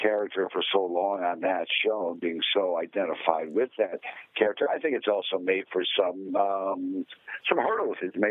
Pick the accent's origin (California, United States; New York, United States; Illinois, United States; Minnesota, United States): Illinois, United States; Ottawa; in my theater in my hometown in Ottawa, Illinois.